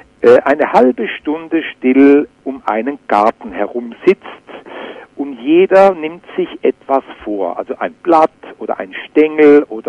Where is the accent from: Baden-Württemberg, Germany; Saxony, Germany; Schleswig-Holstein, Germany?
Baden-Württemberg, Germany; ich bin im Schwarzwald aufgewachsen